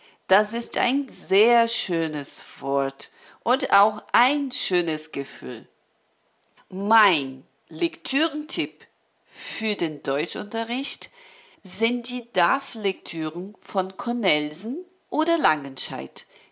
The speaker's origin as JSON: {"language": "German", "region": "São Paulo", "country": "Brazil", "second_language": "German", "said": "Ich komme aus Brasilien, aus São Paulo. Ich bin 1978 geboren."}